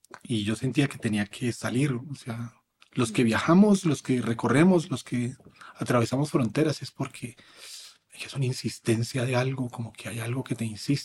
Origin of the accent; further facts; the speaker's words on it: Popayán, Cauca, Colombia; born there; also born or lived in Manizales / Pereira; yo nací en Popayán, pero luego viví en Manizales, luego viví en Pereira